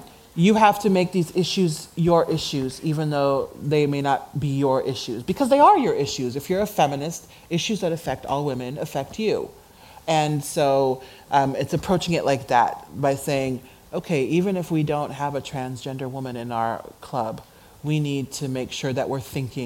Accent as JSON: {"language": "English", "region": "Nebraska", "country": "United States", "tie": "born there", "said": "I live in the Midwest in the United States. I was born in Nebraska, where there are no black people, except for me now, and my parents, and like four other people."}